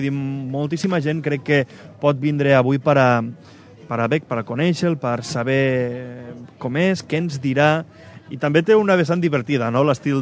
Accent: Flix, Catalonia, Spain; Jo sóc de Flix

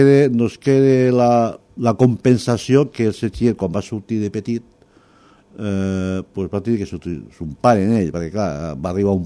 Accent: Flix, Catalonia, Spain; som de Flix.

